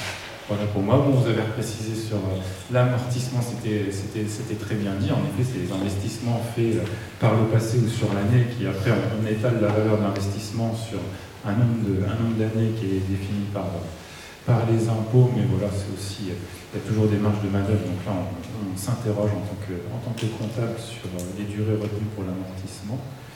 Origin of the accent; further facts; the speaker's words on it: Alençon, Normandy, France; Je suis natif de l'Orne, je suis né à l'hôpital d'Alençon, si vous voulez tout savoir.